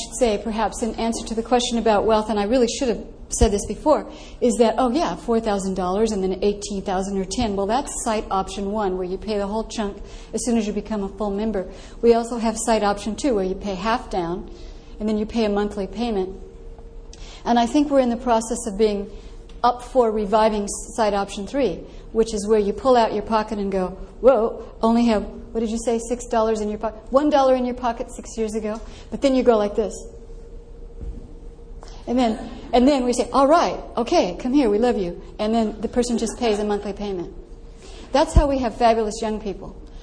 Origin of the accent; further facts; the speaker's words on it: Los Angeles, California, United States; a whole bunch of people down in Los Angeles, which is, by the way, I never admit this in public, my hometown.